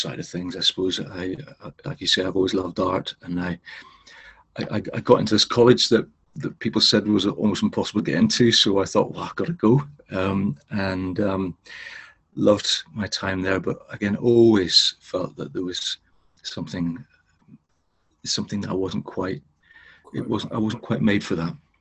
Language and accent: English; Northern Ireland, United Kingdom; I grew up in Northern Ireland, that's, you know, quite religious.